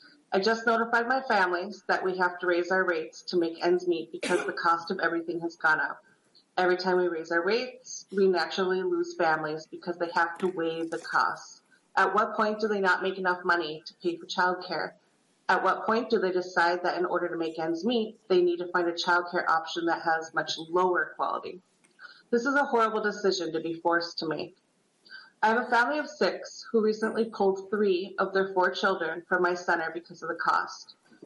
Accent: Minnesota, United States; I'm from the Iron Range.

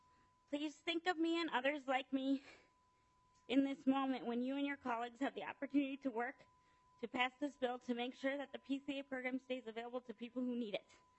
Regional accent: St. Paul, Minnesota, United States; also born or lived in Wisconsin; I grew up in St. Paul with my family. I went to St. Paul Public Schools, and I kept up with my classmates academically.

